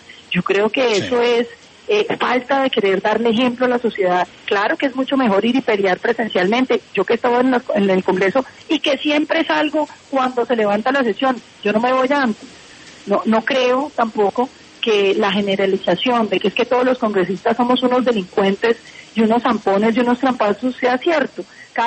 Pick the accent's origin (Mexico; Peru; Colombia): Colombia